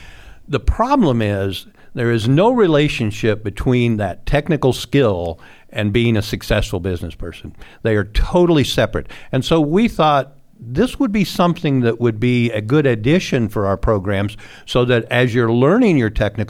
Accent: Tarkio, Missouri, United States; I was a school counselor at that time, and I was from Tarkio

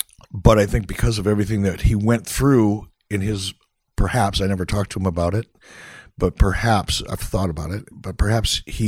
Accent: Detroit, Michigan, United States; So I grew up, I grew up in Detroit in a rather rough part of town.

